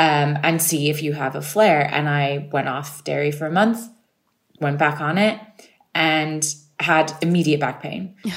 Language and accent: English; California, United States; And I'm a Californian. Like I'm into airy fairy shit all the time.